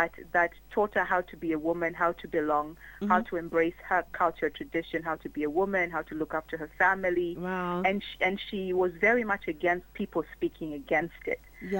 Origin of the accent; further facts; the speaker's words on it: Kenya; I'm from Kenya originally.